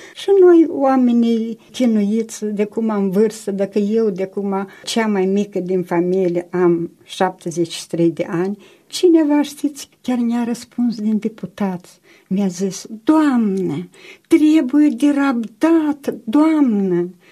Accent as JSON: {"language": "Romanian", "town": "Băbulești", "region": "Florești District", "country": "Moldova", "said": "Și am mers la Florești, că eu sunt din Florești, satul Băbulești, primăriile ne răspundeau că n-au bani."}